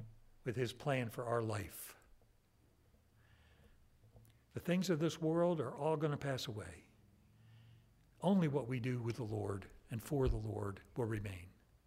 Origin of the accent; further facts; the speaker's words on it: New York, United States; also born or lived in Miami / Jackson, Mississippi; And of course, I was a Yankee. And I moved from New York area down to Miami, which is sort of Yankee South.